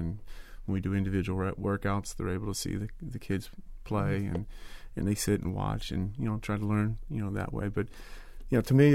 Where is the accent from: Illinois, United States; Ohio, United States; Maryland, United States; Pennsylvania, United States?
Ohio, United States; Cincinnati; I was from Cincinnati and wanted just to have the opportunity